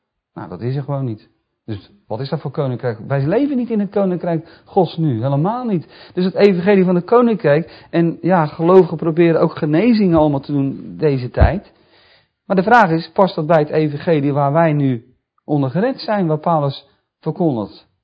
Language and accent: Dutch; Netherlands; We denken niet dat wij zometeen als Nederlander zometeen nog in de hemel een land hebben dat daar ook Nederland heet.